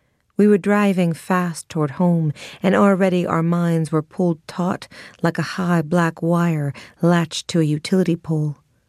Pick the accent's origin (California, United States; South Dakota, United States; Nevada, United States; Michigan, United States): California, United States; Sonoma; also born or lived in Glen Ellen, United States; Yeah, I'm from a small town in Northern California called Sonoma, and I also was raised in Glen Ellyn. They're about 15 minutes apart.